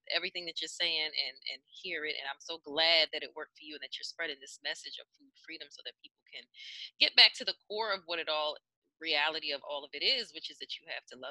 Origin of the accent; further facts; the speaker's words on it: Jamaica; We're from the Caribbean.